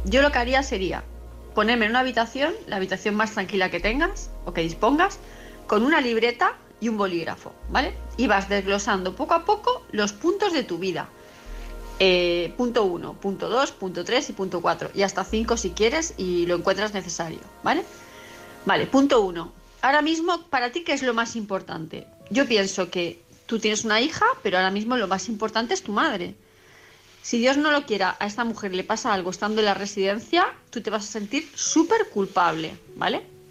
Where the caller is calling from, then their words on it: Palma de Mallorca, Balearic Islands, Spain; de Palma de Mallorca